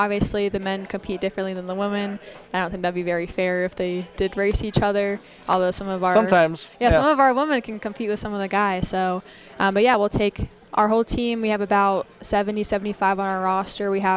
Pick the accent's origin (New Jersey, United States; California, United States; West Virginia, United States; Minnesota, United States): West Virginia, United States; moved away as an adult; I'm actually from West Virginia, and I ran at a college there.